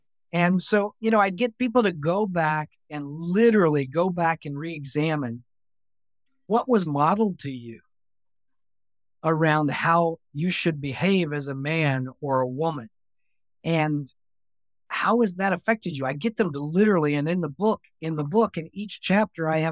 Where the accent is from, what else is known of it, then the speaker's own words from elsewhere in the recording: the South, United States; Which growing up in the South, I heard a lot, you know, you need to act like a lady.